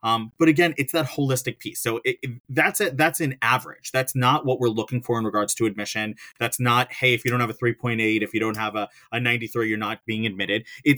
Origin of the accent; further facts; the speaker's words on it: New York, United States; I'm a storyteller. I'm a New Yorker, so I'll tell you that quick story.